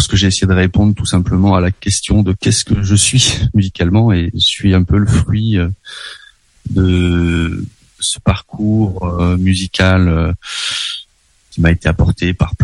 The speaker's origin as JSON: {"language": "French", "region": "Auvergne-Rhône-Alpes", "country": "France", "tie": "born or raised there", "lives_now": "Lyon, France", "said": "Moi j'ai grandi en Auvergne, donc c'est la musique de ma région géographique, disons. Après je me suis déplacé à Lyon quelques années plus tard, je vis encore en région lyonnaise."}